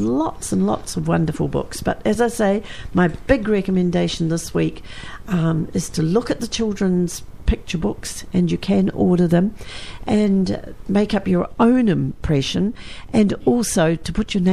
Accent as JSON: {"language": "English", "country": "New Zealand", "said": "Like in my own family, I'm fifth generation on one side and third on another. So I'm totally Kiwi"}